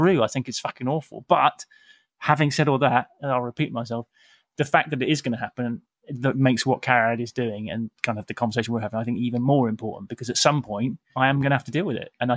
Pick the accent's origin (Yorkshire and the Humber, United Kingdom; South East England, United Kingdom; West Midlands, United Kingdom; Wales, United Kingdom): West Midlands, United Kingdom; Uttoxeter; Yeah, well, Staffordshire. I'm from a little place called Uttoxeter, actually.